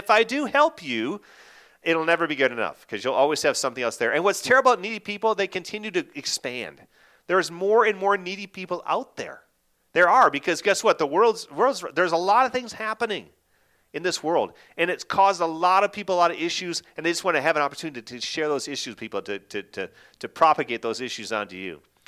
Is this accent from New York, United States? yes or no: no; Wisconsin, United States; First of all, I'm from Wisconsin. And you know I'm from Wisconsin as soon as I say I'm from Wisconsin.